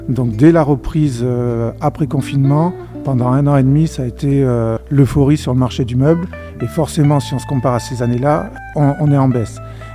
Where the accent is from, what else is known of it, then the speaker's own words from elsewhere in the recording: Bergerac, Nouvelle-Aquitaine, France; moved away as an adult; Alors, j'étais originaire de Bergerac, mais j'avais fait des études de marketing qui m'ont poussé à aller à Paris pour trouver un travail dans le marketing